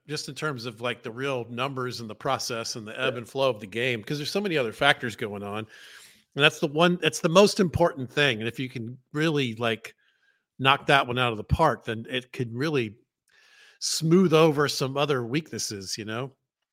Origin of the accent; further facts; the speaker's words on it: Atlanta, Georgia, United States; I'm a comedian from Atlanta.